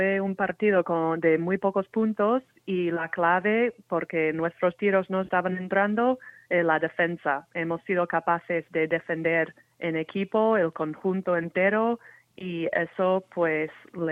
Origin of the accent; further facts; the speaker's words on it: Minnesota, United States; Spanish is a second language; moved away as an adult; now in Spain; Pues yo soy de Minnesota